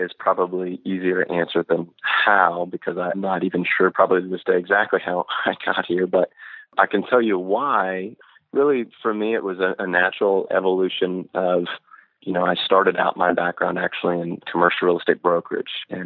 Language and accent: English; Texas, United States; I am a Texan, not only by birthright, but also by choice.